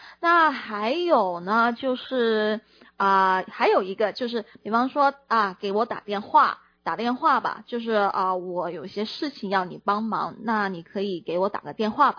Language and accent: Chinese; Hong Kong; 因为我在香港长大，所以呢我就会说啊，我有嘢要揾你。